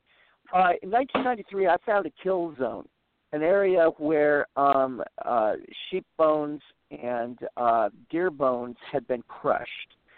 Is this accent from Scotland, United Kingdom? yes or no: yes; Scotland, United Kingdom; Anyway, I'm Scottish myself.